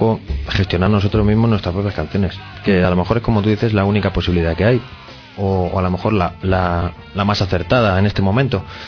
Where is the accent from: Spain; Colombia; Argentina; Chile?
Spain; Madrid, Community of Madrid; del barrio donde somos, de San Blas, pero bueno, somos más de Canillejas